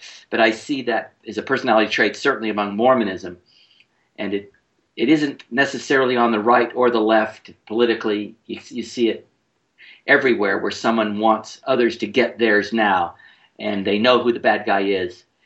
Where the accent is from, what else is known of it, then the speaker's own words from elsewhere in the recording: New Jersey, United States; I was from New Jersey. I'd just come to Utah to do business.